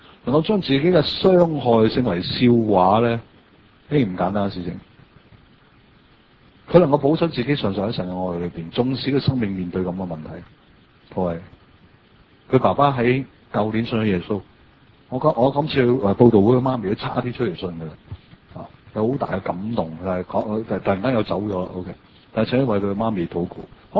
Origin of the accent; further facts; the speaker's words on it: China; 其實我中國人都唔握手噶，